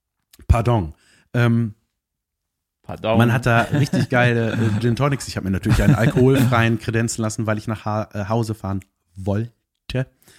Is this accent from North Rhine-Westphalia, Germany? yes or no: yes; Cologne, North Rhine-Westphalia, Germany; Ich bin aus Köln, ich bin mit dem Auto gefahren